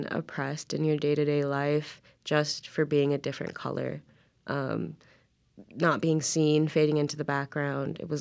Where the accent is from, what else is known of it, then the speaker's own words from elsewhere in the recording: Chiloquin, Oregon, United States; Even now, like when I go back to Chiloquin, I'm from the Klamath Indian old reservation, Chiloquin, mm-hmm. Oregon.